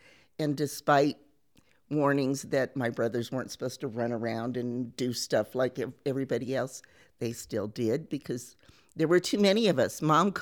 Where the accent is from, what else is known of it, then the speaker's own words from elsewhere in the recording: Manchester, Iowa, United States; born there; I was born in Manchester, Iowa. I'm third from the bottom in a family of 11 who come from an Iowa farm family.